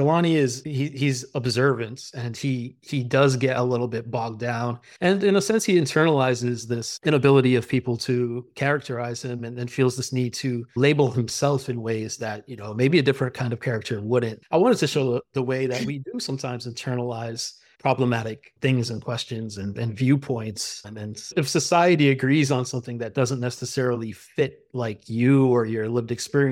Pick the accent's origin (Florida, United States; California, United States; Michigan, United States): Florida, United States; I grew up in Florida.